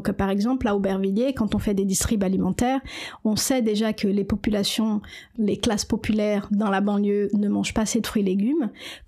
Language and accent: French; Brazil; French is a second language; je suis brésilienne, j'ai grandi avec des haricots et du riz